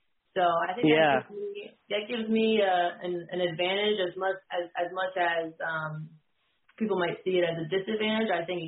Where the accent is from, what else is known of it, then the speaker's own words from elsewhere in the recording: New Jersey, United States; now in Virginia, United States; I live in Virginia now, but I grew up in New Jersey, so